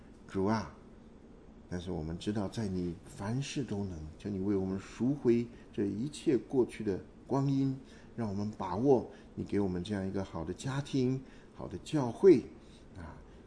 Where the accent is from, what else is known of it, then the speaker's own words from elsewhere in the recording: China; 他也不像我们中国人有这种啊，怎么讲，不要做卖国贼，不要做汉奸的思想。